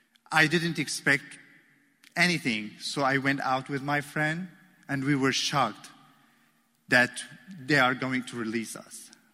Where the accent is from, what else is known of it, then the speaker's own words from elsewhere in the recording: Damascus, Damascus Governorate, Syria; An ID, personal ID, indicates that I'm from Damascus.